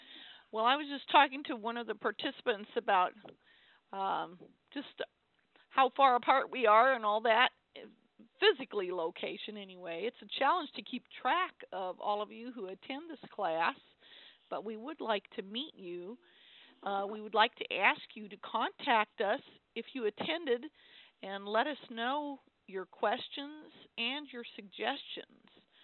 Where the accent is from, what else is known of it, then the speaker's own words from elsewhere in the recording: Colorado Springs, Colorado, United States; now in Allen, United States; We live in Allen, Texas. It's on the north side of Dallas.